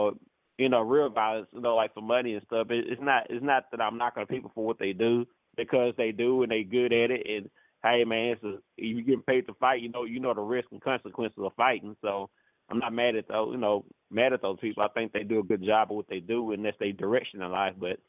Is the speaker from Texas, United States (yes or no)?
yes; Texas, United States; Yes, I'm from Texas.